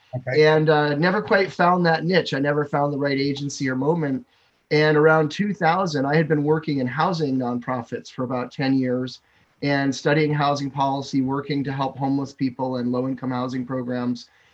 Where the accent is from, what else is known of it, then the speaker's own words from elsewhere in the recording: Asbury Park, New Jersey, United States; I grew up in Asbury Park, New Jersey, on the Jersey Shore.